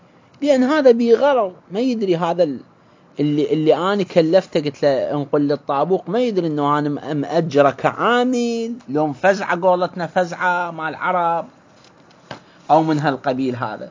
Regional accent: Iraq; إحنا عندنا في العراق

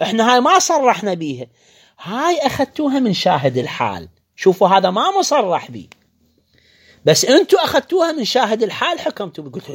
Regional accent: Iraq

